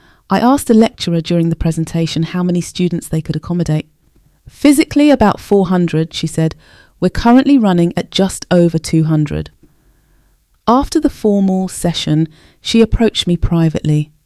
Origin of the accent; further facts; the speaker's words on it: Brixton, London, United Kingdom; I grew up in Brixton watching my nan get the most incredible care